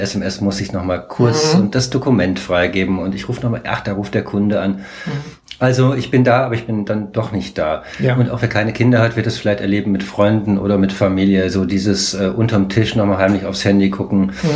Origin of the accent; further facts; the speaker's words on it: Berlin, Germany; Ich finde, das ist ja in der Tat ein Phänomen in Berlin, wo ich herkomme.